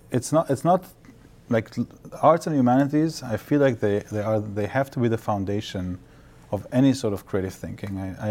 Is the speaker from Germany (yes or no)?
yes; Germany; also born or lived in Israel; I grew up in Germany and in Israel, so half of my childhood in each of the countries.